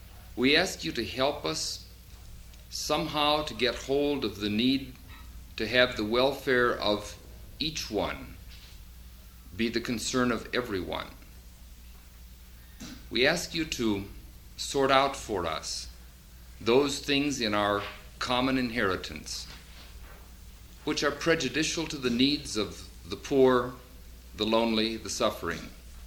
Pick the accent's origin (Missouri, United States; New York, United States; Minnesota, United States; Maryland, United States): Minnesota, United States; Minneapolis; from Minneapolis area